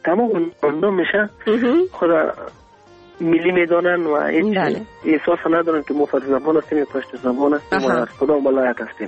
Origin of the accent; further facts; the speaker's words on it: Afghanistan; از افغانستان هستم و همطور ام آهنگ من شاید چنده باشین گفتیم که پشتون بود چو قلبم تاجک هستم.